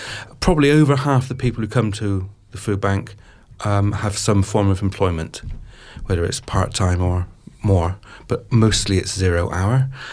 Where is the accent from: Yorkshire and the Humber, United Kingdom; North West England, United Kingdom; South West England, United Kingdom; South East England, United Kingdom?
South West England, United Kingdom; Bristol; I come from Knowle in Bristol, South Bristol. I went to Merriwood Boys in Knowle West. You know, I've lived in that world and I love it.